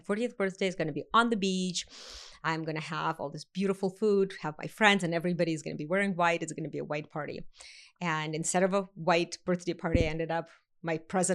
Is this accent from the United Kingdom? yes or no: no; Russia; moved away as an adult; also born or lived in United States; I grew up actually in the former Soviet Union. I was born in America. And I escaped in 1989 after the wall came down.